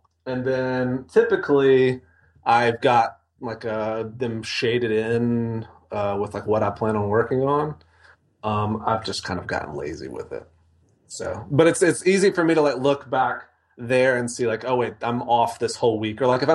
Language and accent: English; Mississippi, United States; moved away as an adult; now in Denver, United States; I grew up in Mississippi. My wife and I got married, and then a week later moved out to Denver just for kicks.